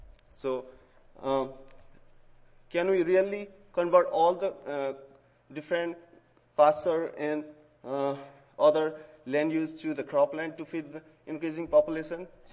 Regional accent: Nepal; now in United States; Originally, I'm from Nepal.

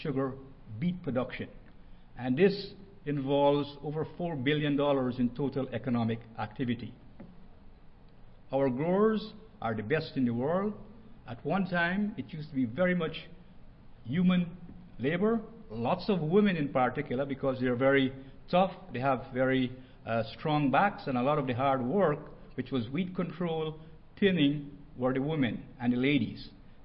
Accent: North Dakota, United States; and I'm from North Dakota, and Minnesota, North Dakota is number two.

